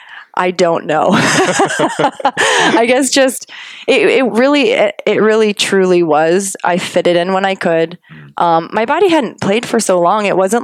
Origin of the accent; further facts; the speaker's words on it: Canada; I'm like, I'm from Canada.